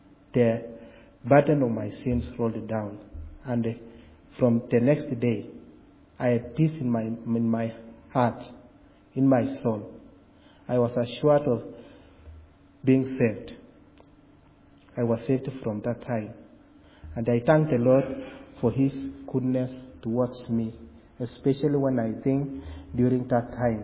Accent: Kenya; also born or lived in Nairobi; In the year 2001, I moved from Nairobi, the capital city of Kenya, and went back to our rural home.

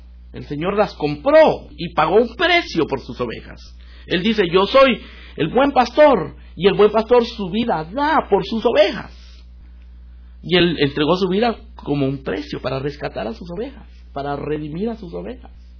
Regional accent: Guatemala; ellos habían adoptado a una niña de Guatemala, de donde yo soy.

